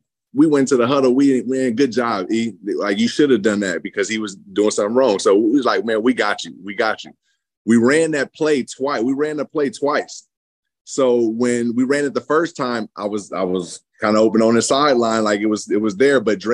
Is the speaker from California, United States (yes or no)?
yes; San Francisco, California, United States; also born or lived in Fairfield; Because I came from San Francisco, was the inner city. Point. And then we moved up once I got to high school up to Fairfield, California.